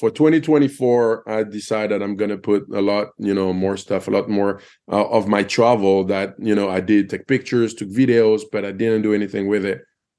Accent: Bordeaux, Nouvelle-Aquitaine, France; I don't know if it's because I grew up in Bordeaux

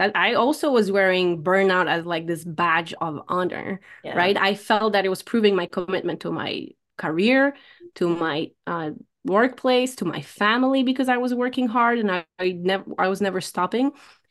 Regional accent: Poland; now in United States; The fact that I immigrated from Poland to United States was another part of it.

